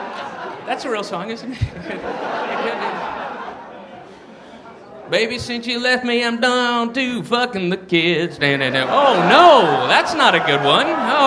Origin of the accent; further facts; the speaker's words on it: Atlanta, Georgia, United States; I really do love coming to the South. I come back to the South. I grew up in Atlanta.